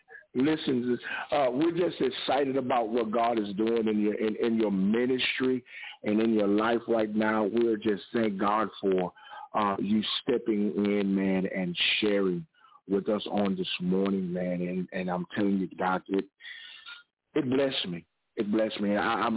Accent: Houston, Texas, United States; I also grew up in Fifth Ward, so you know I grew up right there in Coker Park.

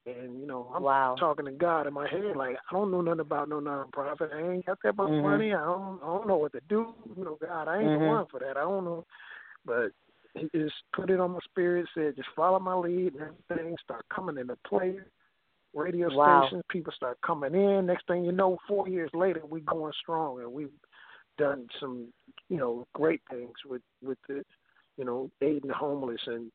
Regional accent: Racine, Wisconsin, United States; now in Atlanta, United States; Yeah, I came from Racine, Wisconsin, pursuing my music career in 95.

